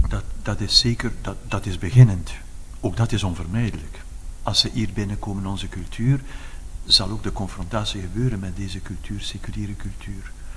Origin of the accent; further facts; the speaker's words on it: Ghent, East Flanders, Belgium; Ik kwam uit Gent en in Brussel.